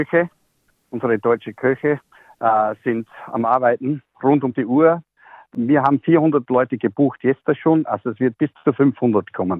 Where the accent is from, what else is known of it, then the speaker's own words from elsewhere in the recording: Austria; now in Sydney, Australia; Ich bin ein stolzer Österreicher.